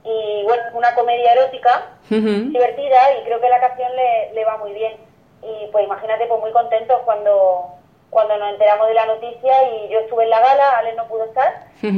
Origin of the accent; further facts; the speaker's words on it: Córdoba, Andalusia, Spain; habla de Córdoba, la letra está inspirada en mi tierra, en Córdoba